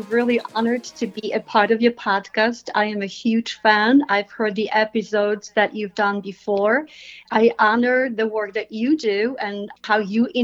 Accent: Poland; English is a second language; moved away as an adult; now in United States; I came to this country from Poland with $200 in my pocket, one suitcase in my hand, knowing one person in New York with barely speaking English.

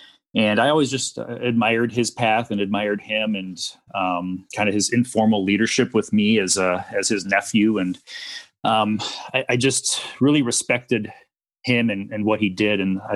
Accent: Wisconsin, United States; I was from Wisconsin and was fortunate enough that an agency here in Wisconsin took a chance on a young college graduate

